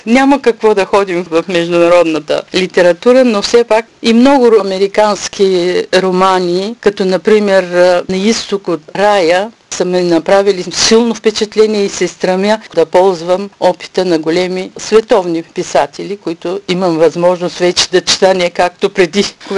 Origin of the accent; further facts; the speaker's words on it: Dobrich Province, Bulgaria; born there; те се отнасят предимно за родното ми място, едно малко село край Добрич, където съм се родила и където съм прекарвала ваканциите през младежкия си живот